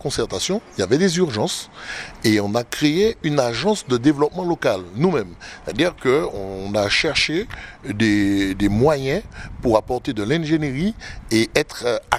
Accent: Nice, Provence-Alpes-Côte d'Azur, France; Oui, je suis né à Volga-Plage. Je suis né, j'ai grandi et j'habite à Volga-Plage. Oui, oui, je suis du quartier.

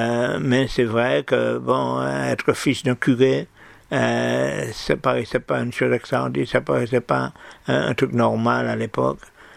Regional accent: Sainte-Luce, Martinique, France; Je suis né à Fort-de-France.

